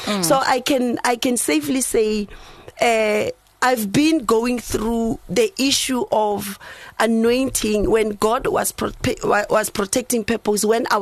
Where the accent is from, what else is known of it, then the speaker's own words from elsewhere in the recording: Soweto, Gauteng, South Africa; born there; I was born in Soweto, and I was taken to my grandmother. Village.